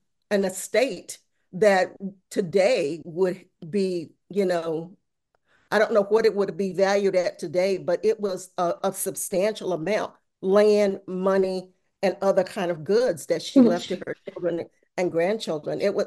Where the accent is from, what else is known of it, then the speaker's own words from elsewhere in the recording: the South, United States; because I'm a Southerner